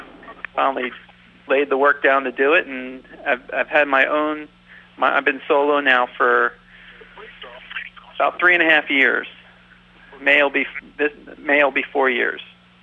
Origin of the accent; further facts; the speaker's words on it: Fort Myers, Florida, United States; I grew up in Southwest Florida. I'm from Fort Myers, Florida, right nearby, a little town nearby.